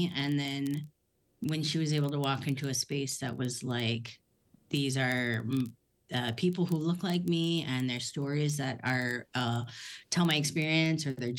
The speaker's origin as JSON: {"language": "English", "region": "South Dakota", "country": "United States", "tie": "born or raised there", "said": "But how I got started, I grew up in South Dakota and was in a really small town."}